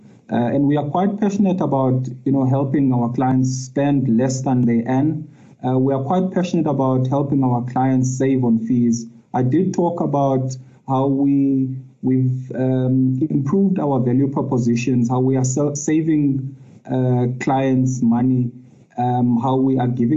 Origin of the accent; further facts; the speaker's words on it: Matatiele, Eastern Cape, South Africa; I just think back to where I grew up in Montfrey and Matatiel